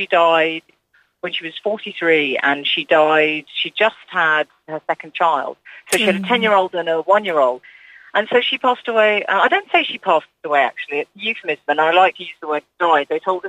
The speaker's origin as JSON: {"language": "English", "region": "London", "country": "United Kingdom", "tie": "born or raised there", "said": "we grew up in Highgate in North London"}